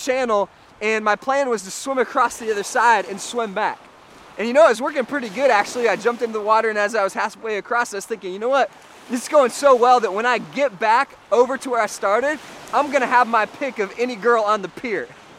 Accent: Holland, Michigan, United States; if you were to take a road trip to where I grew up in Holland, Michigan, you might see a beautiful lighthouse they call Big Red.

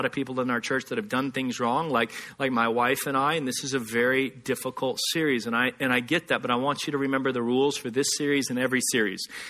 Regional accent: Texas, United States; Trailer parks in Carlsbad are like Beverly Hills compared to the trailer park I grew up in West Texas.

